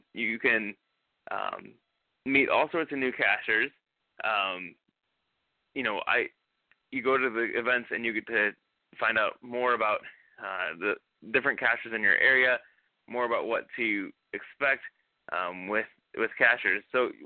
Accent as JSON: {"language": "English", "region": "Indiana", "country": "United States", "said": "Of course, I'm from Indiana, so I've had people show up from Indiana to this event"}